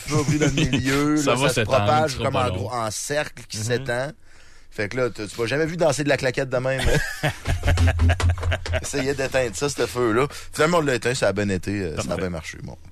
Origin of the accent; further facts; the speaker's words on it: Lévis, Quebec, Canada; Nous autres, moi, je viens de Lévis, puis à Lévis, il y a des bacs à compost.